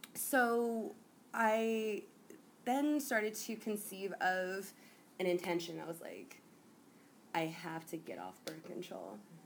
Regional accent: California, United States; I'm like, kind of grew up in the city. I grew up in the San Fernando Valley.

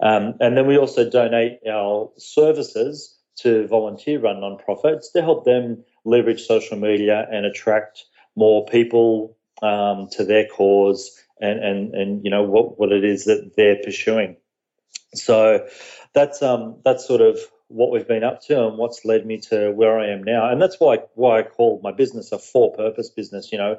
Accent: Australia; moved away as an adult; now in United States; I moved to the US about a year ago with my family. So I do live here in the US over on the East Coast. But yeah, born and raised in Australia, mate.

